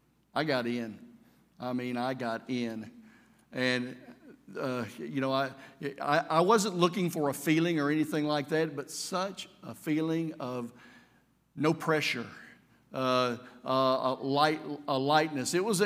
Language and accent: English; Arkansas, United States; I lived on an old farm in Cabot, Arkansas. I was born and raised in Arkansas.